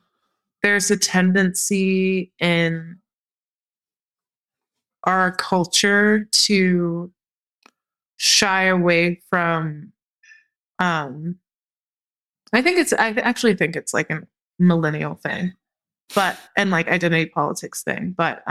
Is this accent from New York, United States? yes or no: no; Texas, United States; I'm from Texas, and there's a, well, right outside of Houston